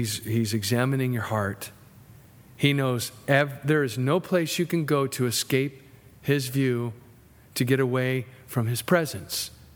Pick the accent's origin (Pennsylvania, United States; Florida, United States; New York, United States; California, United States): California, United States; You know, when we came from Southern California, and we experienced earthquakes.